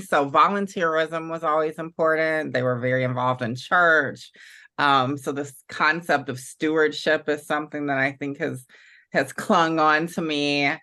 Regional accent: Augusta, Georgia, United States; my own experience growing up in Augusta, Georgia, so in the American South, as a young Black gender nonconforming person

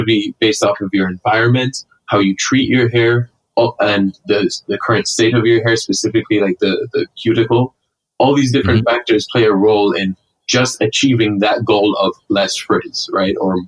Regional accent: Jamaica; So I just graduated from college, and I'm actually from Jamaica.

